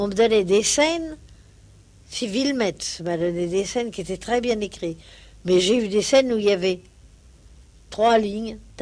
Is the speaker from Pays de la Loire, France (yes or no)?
no; Enghien-les-Bains, Île-de-France, France; born there; Non, je suis née. Je suis née à Enghien.